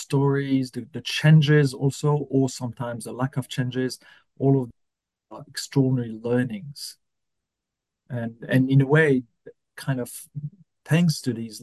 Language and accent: English; France; moved away as an adult; now in Australia; I moved to Australia in 2014. I'm French from original background. I'm now Australian. My two boys are born in Australia, and Australia is my home.